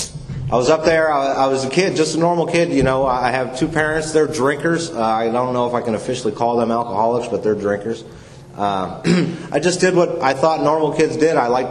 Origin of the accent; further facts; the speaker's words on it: Michigan, United States; I'm from Michigan originally. I grew up there and enjoyed life to the best of my ability